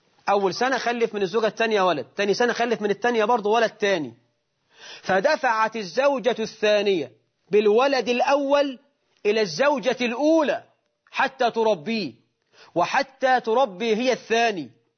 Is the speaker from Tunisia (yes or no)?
no; Egypt; احنا في الريف عندنا في مصر وفي الصعيد